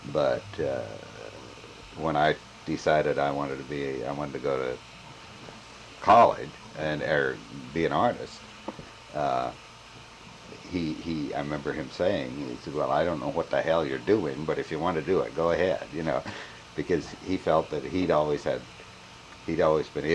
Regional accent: Canada; and my parents were never Canadians. They always remained American citizens. And so I always identified as being an American. And but I lived up there and took all my scho

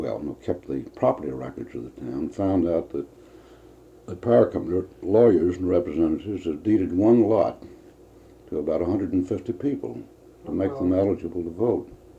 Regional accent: Radford, Virginia, United States; born there; Well, I was born in Radford, Virginia, small town Virginia. My family were small business people.

